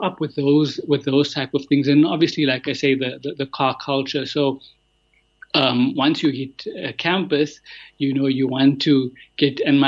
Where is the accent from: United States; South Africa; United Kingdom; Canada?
South Africa; Durban, KwaZulu-Natal; so growing up in Durban, like you just said, it's